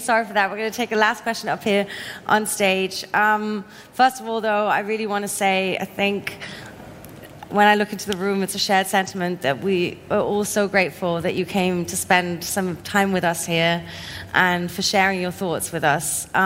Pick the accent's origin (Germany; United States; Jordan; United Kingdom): Germany; Berlin; as a Berliner, I'm so honored that you'd choose my hometown to come and visit.